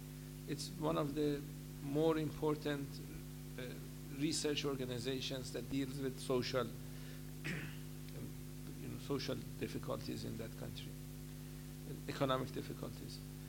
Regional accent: Iran; And she knew I'm from Iran, so sometimes she would come and talk to me.

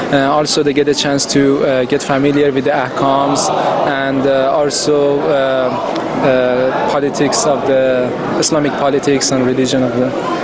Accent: Tampa, Florida, United States; I'm from Tampa, Florida.

